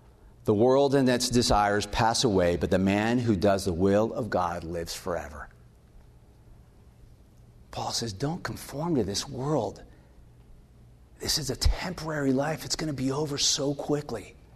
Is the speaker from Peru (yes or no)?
yes; Peru; also born or lived in Ecuador; now in United States; I grew up in Peru, went to boarding school in Ecuador, and I remember when I came back to the States, we lived in Tennessee for 1 year